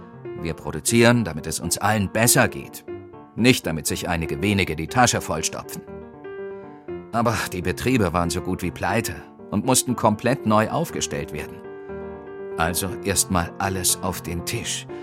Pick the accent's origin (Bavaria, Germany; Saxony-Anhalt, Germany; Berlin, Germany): Saxony-Anhalt, Germany; Bitterfeld; ich komme aus Bitterfeld und lebe hier auch seit 60 Jahren.